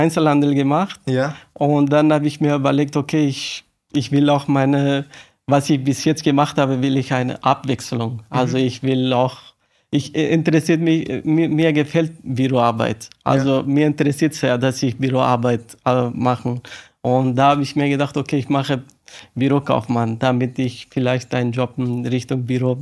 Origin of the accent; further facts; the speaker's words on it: Afghanistan; now in Austria; ich bin 40 Jahre alt. Ursprünglich komme ich aus Afghanistan, lebe ich über 20 Jahre in Österreich